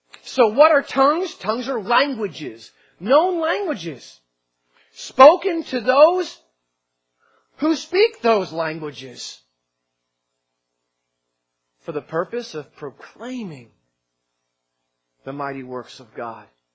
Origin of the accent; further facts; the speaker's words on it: New Jersey, United States; moved away as an adult; If you were around 18 years ago when I first got here, it was a little more obvious that I was from Jersey.